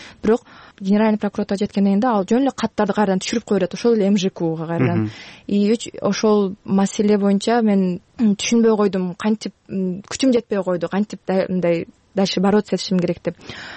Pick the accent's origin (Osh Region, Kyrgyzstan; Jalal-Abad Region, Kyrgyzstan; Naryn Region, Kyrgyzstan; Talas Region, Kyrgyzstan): Osh Region, Kyrgyzstan; Osh; Мен өзү Оштон болом.